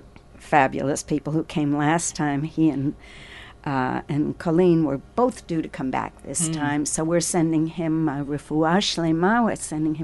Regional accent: New York, United States; accent: East Coast; I grew up in New York, for example, but I've lived here twice as long as I've lived in New York, and yet when I open my mouth, people say, oh, you're from the East Coast.

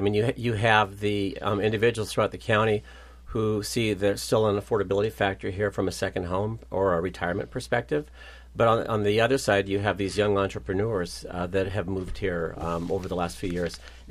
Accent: Astoria, United States; Well, you know, I grew up here in Astoria.

